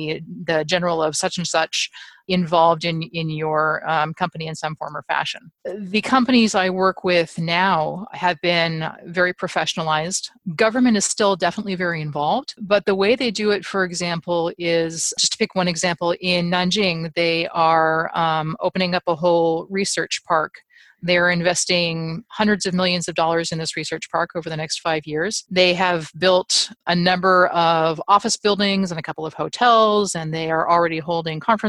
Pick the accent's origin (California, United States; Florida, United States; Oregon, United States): California, United States; Silicon Valley; So, you know, I grew up here in Silicon Valley. We moved here in 1975. I won't say exactly how old I was at that time, but I was pretty young. And so Silicon Valley really is my home.